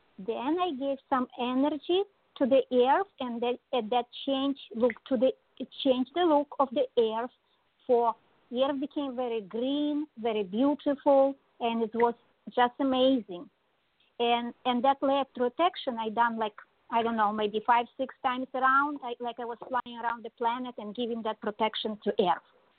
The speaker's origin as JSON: {"language": "English", "region": "Connecticut", "country": "United States", "said": "During the meditation … I am from Connecticut."}